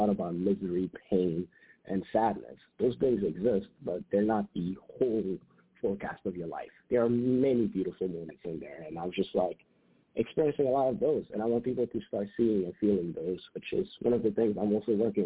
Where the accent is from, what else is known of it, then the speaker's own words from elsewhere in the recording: Madagascar; now in New York, United States; I'm from Madagascar originally, funny enough. But I'm a New Yorker at heart. I've been here for a bit.